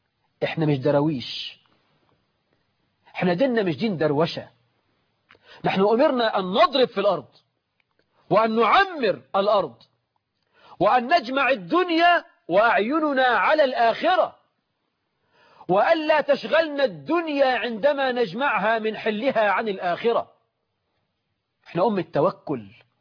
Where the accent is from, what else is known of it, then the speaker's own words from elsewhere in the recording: Egypt; عندنا في مصر ازمه تنابله في بعض الاعمال ب 600 جنيه و 700 جنيه في الشهر.